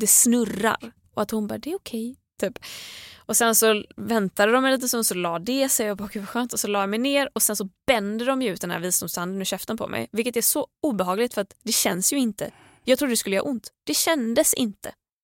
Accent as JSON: {"language": "Swedish", "town": "Gothenburg", "region": "Västra Götaland County", "country": "Sweden", "said": "Jag var ju hemma i Göteborg i Tahult över West Pride."}